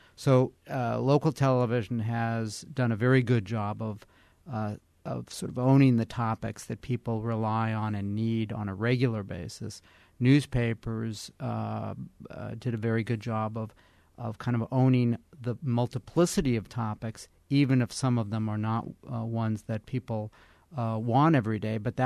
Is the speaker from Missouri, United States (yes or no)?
no; California, United States; I grew up in California where we had a referendum once on whether people wanted to pay for television